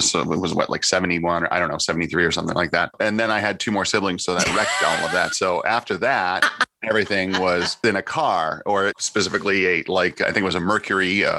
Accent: Chicago, Illinois, United States; I grew up in outside of Chicago, and we went to Disney World the year that it opened.

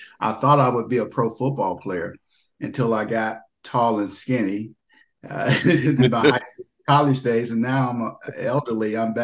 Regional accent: Little Rock, Arkansas, United States; I grew up in Little Rock. I lived in three different parts of Little Rock, which was intriguing, which meant you had three sets of friends.

